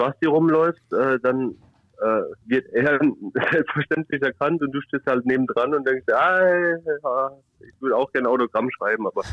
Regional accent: Germany; Ich bin dann hier in Deutschland aufgewachsen

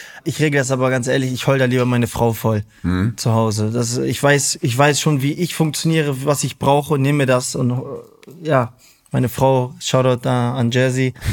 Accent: Germany; ich bin in Deutschland aufgewachsen.

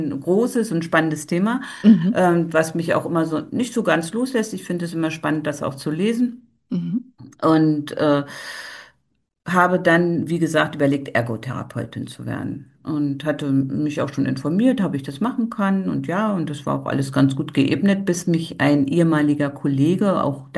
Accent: East Germany, Germany; Ich bin halt in meinem christlichen Haushalt groß geworden und im Arbeiter- und Bauernstaat war es auch nicht jedem so zugetan, auch das Abitur zu machen.

